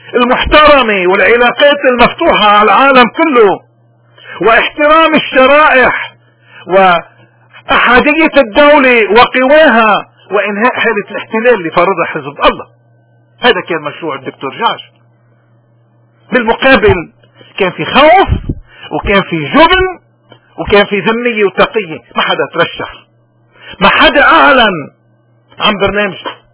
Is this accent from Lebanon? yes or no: yes; Lebanon; بدنا نشوف الـ الـ الـ الـ القسم الملقان من الكأس انه نقدر نفتخر كلبنانيين رغم كل شيء